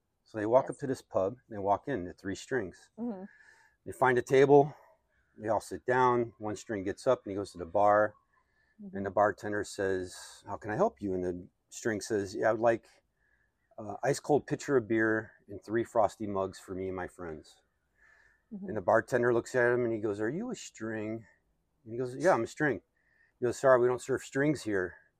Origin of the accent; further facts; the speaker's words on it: Chicago, Illinois, United States; My grandparents, they didn't have a lot of means, so it wasn't like we were living large in Chicago. But the thing I loved about Chicago the most was I loved the four seasons.